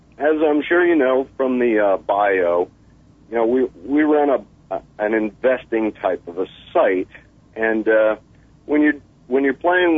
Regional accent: Sarasota, Florida, United States; also born or lived in New Jersey; Well, I hail from Sarasota, Florida, and New Jersey. Bounce back and forth.

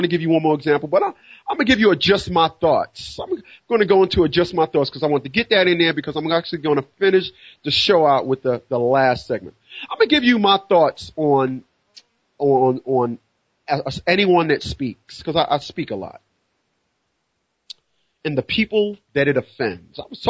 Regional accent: New Jersey, United States; the best people that can make a case about that August 30th show is the residents of Newark, Irvington, and East Orange, New Jersey. That is where I'm from. That's where I'm from.

